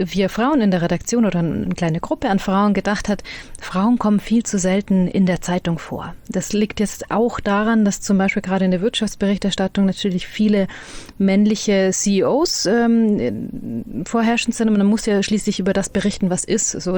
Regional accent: Freilassing, Bavaria, Germany; accent: Bavarian; Interessanterweise kann ich Dialekt nur, wenn mein Gegenüber auch Dialekt spricht. Dann falle ich ins Bayerische, sonst kann ich das gar nicht.

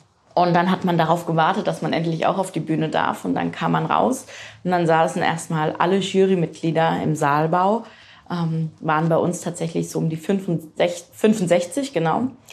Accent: Rödersheim, Rhineland-Palatinate, Germany; also born or lived in Frankenthal; Genau, aber wohne schon immer in Rödersheim, also auch hier direkt um die Ecke. Also Pelzermädel durch und durch.

